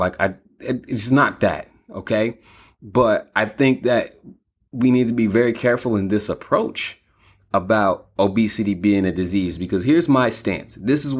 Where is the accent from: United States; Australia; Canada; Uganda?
United States; California; moved away; And y'all know I'm from California, but because we moved